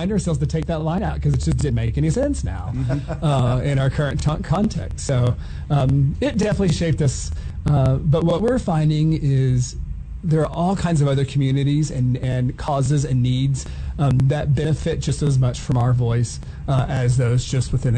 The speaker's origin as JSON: {"language": "English", "town": "Tulsa", "region": "Oklahoma", "country": "United States", "tie": "born or raised there", "said": "I'm from Tulsa. That's my hometown."}